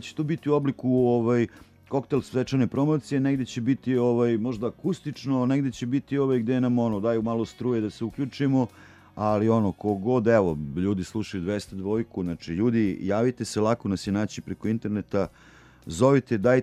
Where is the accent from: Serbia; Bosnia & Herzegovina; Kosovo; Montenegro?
Serbia; Smederevska Palanka, Šumadija and Western Serbia; pa onda u Smederevskoj Palanci u mom rodnom gradu